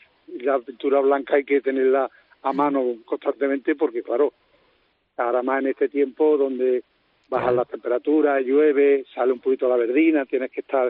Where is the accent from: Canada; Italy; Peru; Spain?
Spain; Córdoba, Andalusia; como el cordobés somos así, pues si llegan y ven tu patio abierto, pues los invitas a que pasen y que lo vean